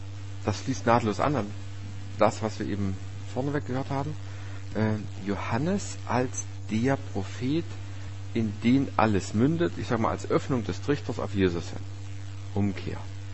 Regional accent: Saxony, Germany; Ich kenne das mal aus dem Ort, aus dem ich stamme, aus dem Erzgebirge.

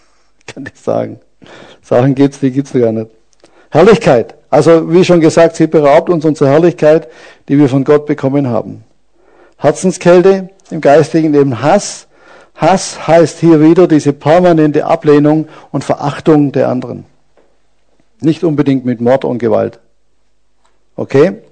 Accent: Baden-Württemberg, Germany; Aber das ist bei uns in Schwaben fast unmöglich, dass jemand die Schuhe auszieht.

